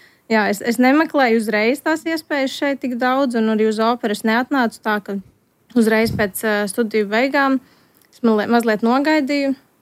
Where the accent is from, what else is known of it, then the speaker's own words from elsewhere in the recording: Riga, Latvia; Es esmu no Rīgas, esmu rīdziniec